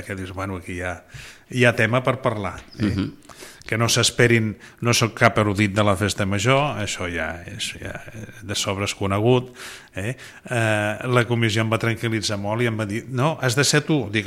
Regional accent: Sitges, Catalonia, Spain; Queixans, que li diuen Sitges 2 perquè som molta gent de Sitges.

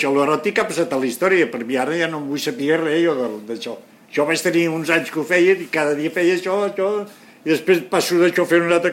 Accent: Catalonia, Spain; escolta, que no veus que sóc català

